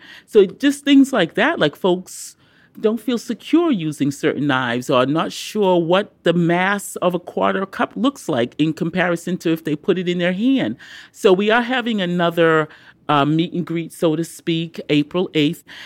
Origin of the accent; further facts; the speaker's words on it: Cambridge, Massachusetts, United States; now in Roxbury, United States; I am originally from Cambridge, but I've been, you know, Roxburyan term for the last 27 years or so